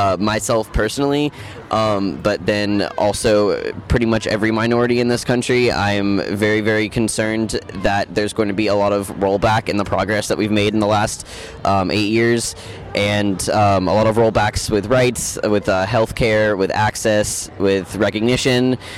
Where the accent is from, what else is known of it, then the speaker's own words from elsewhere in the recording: Phoenix, Arizona, United States; I'm from Phoenix, Arizona.